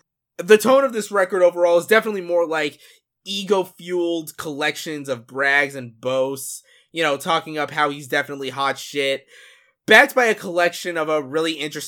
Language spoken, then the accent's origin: English; Miami, Florida, United States; which reminds me that one day my hometown of Miami is probably going to be underwater.